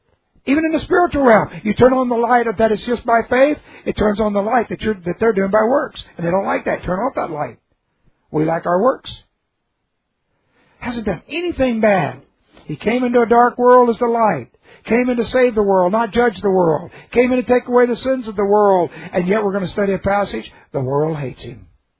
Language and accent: English; Hollywood, California, United States; born there; now in Texas, United States; I was born in Hollywood, California. I don't like that. I'd rather have been born here, Texas.